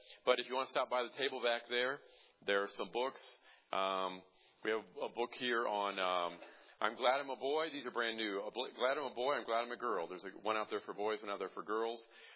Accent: Illinois, United States; We're from the People's Socialist Republic of Illinois.

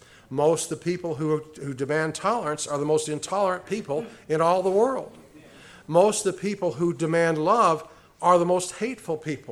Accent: Arizona, United States; the beauty of Cochise County, and growing up in Cochise County

